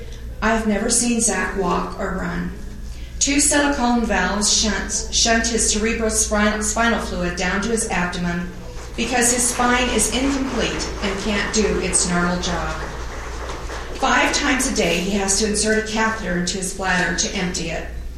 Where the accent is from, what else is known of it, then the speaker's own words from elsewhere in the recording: Phoenix, Arizona, United States; from Phoenix, Arizona.